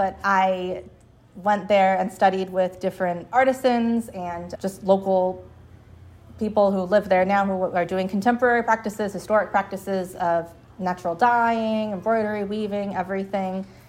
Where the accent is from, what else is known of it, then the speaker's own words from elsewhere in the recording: Phoenix, Arizona, United States; how we use water growing up in Phoenix, you don't think about water